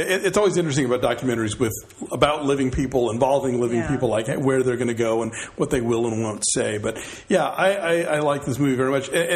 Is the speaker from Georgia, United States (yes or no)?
yes; Atlanta, Georgia, United States; I grew up in Atlanta, so Ted Turner was like always a very big deal, you know.